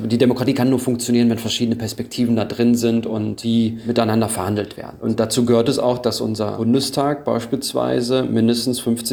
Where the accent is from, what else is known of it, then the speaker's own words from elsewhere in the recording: Germany; Ich bin Deutscher mit diesen türkischen Wurzeln.